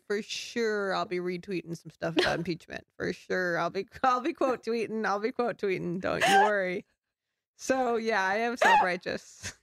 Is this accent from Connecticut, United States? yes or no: yes; Connecticut, United States; I know I'm from Connecticut.